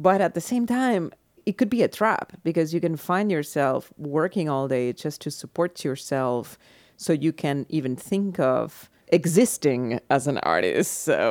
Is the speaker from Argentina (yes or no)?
yes; Argentina; now in New York, United States; I come from Argentina. I grew up during the last dictatorship and the last dictatorship was sponsored by the United States.